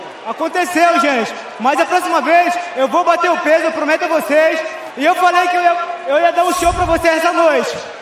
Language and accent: Portuguese; Soure, Pará, Brazil; Eu sou do Marajó, né, cara? Eu sou de Souri.